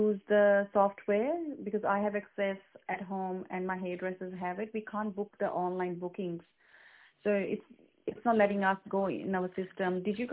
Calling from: Sydney, New South Wales, Australia; Hi, I'm calling from Sydney.

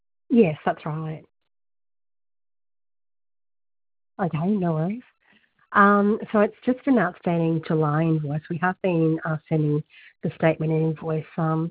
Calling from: Australia; I'm just calling from Red Ranger, Australia.

